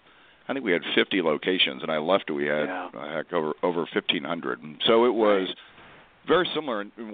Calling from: Addison, Texas, United States; I'm in Addison, Texas.

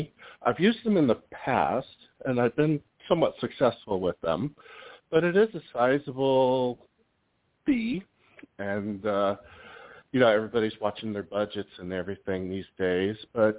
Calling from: Tampa, Florida, United States; I'm calling from Tampa, Florida.

